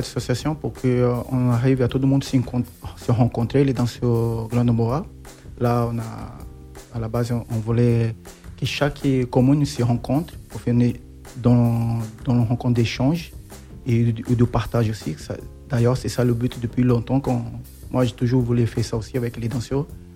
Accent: Brazil; now in France; Ok, moi je viens du Brésil.

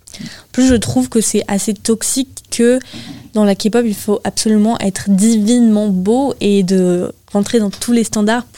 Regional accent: France; Ouais, mais du coup, nous, on est français

